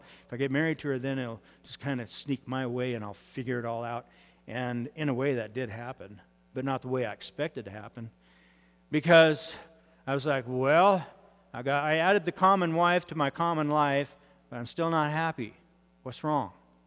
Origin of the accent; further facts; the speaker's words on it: California, United States; moved away as an adult; also born or lived in Montana / Idaho; I grew up in the Mojave Desert, where it's hot, dry, dusty, brown, ugly, dusty, at 50 miles an hour into your face, no fun.